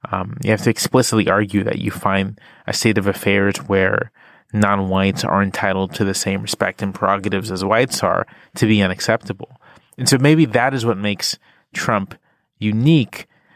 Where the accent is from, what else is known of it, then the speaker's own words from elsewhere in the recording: Virginia Beach, Virginia, United States; I'm from Virginia Beach, Virginia. I'm from sort of an exurban, suburban area. I went to predominantly white public schools, including predominantly white university.